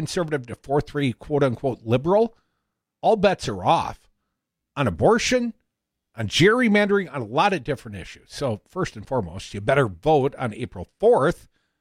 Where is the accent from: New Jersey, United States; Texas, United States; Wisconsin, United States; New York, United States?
Wisconsin, United States; Madison; here in the Solidarity Realty Studios in my hometown, Madison, Wisconsin. Sage and I have that in common. We're both from here now.